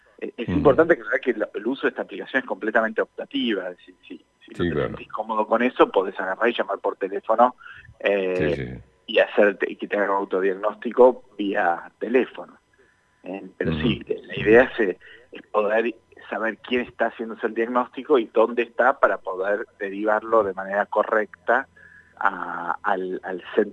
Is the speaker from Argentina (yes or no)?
yes; Argentina